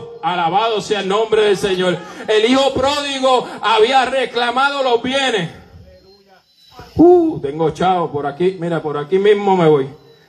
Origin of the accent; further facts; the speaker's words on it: Salinas, Puerto Rico; also born or lived in New York; yo nací en Nueva York y vivíamos en Nueva York, y por el asma mi mamá tuvo que mudarse a Puerto Rico y se mudó en Salinas, en el barrio Mosquito.